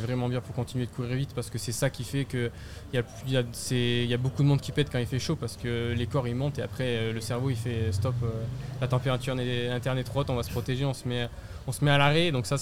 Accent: Auvergne-Rhône-Alpes, France; Moi j'ai grandi dans le Cantal et des fois on a des conditions complexes dans nos montagnes.

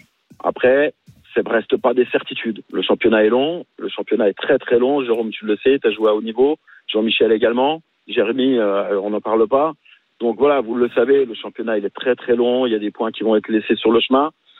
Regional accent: Portugal; alors moi je suis portugais, hein, je suis un petit peu le championnat portugais.

